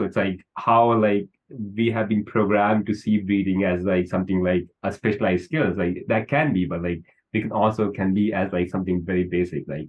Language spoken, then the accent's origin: English; India; I'm from India, so like I grew up like tasting mangoes.